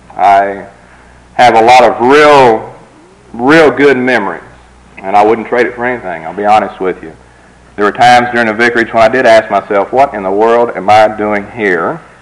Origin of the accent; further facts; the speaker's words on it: Texas, United States; This population growth, as I look at this in Texas, being a Texan, there in Del Rio